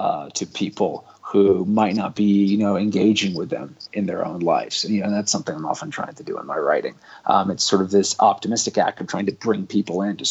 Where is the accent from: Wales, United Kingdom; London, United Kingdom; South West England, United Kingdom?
London, United Kingdom; one layer is I grew up abroad in London.